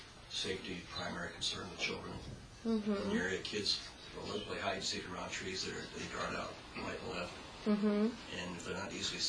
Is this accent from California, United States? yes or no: yes; Hollywood, California, United States; I'm from Hollywood. I remember those kind of driveways.